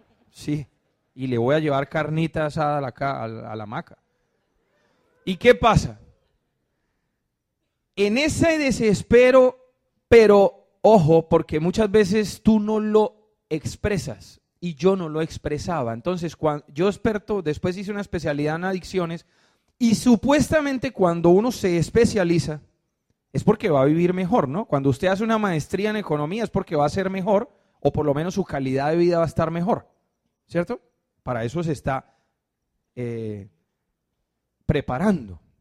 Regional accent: Cúcuta, Norte de Santander, Colombia; also born or lived in Barranquilla / Medellín; Yo no soy paisa, yo no soy de Antioquia, yo soy de Santander, de Cúcuta, norte de Santander, en límite con Venezuela. Y allá vive mi familia, entonces yo soy un poco inmigrante

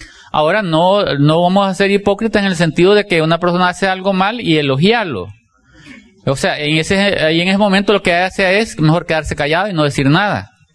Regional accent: El Salvador; yo soy salvadoreño y lógicamente vengo no vengo de la ciudad, sino que vengo del campo donde se trabaja bajo el sol

